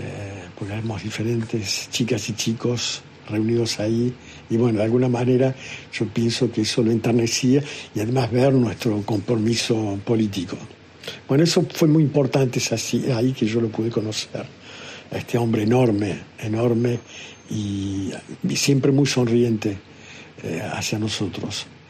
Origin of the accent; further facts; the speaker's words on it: Córdoba, Argentina; moved away; soy cordobés y hace a fines de este año, 2025, ahora 50 años que no vivo más en Córdoba. Vivo desde 1976 en el extranjero.